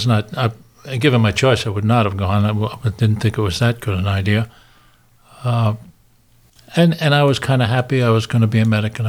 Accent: Long Island, New York, United States; I was drafted from Long Island, and all my friends that were drafted had gone to Fort Dix, which was only a couple of hours away from my home

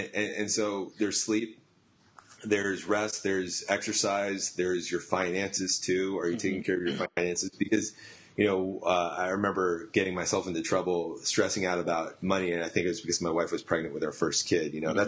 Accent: New Jersey, United States; so I'm from North Jersey, right outside of New York City

